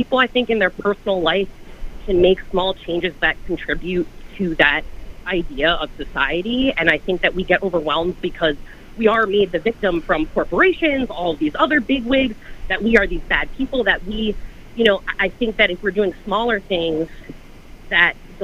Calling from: Weehawken, New Jersey, United States; I'm calling from Weehawken, New Jersey right now.

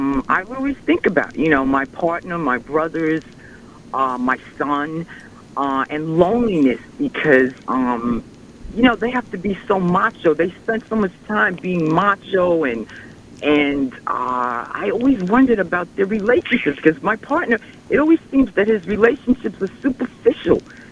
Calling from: New York, United States; from Long Island.

